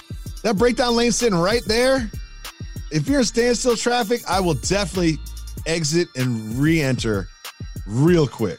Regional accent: Amherst, Massachusetts, United States; So this weekend, went back to my hometown of Amherst, Massachusetts. Shout out to the 413.

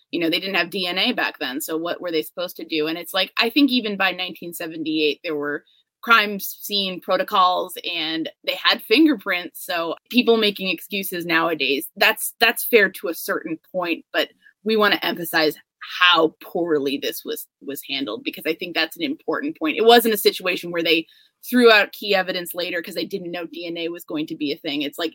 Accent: New York, United States; to me, I'm a New Yorker.

